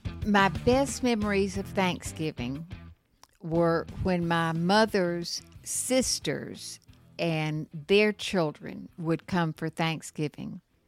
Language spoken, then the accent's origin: English; Rock Chapel, Georgia, United States; I'm from Rock Chapel, Georgia, which used to be country. It's about 20 miles southeast of Atlanta, but it was country.